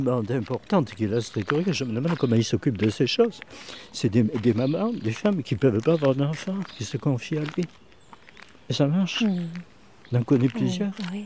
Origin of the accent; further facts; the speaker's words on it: Albi, Occitanie, France; je suis originaire du diocèse d'Albi.